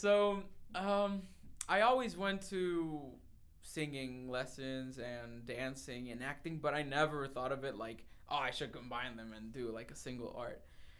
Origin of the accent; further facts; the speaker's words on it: Mexico; Growing up in Mexico made me a very, I don't know, I think I'm very grateful for growing up in an environment with, like, family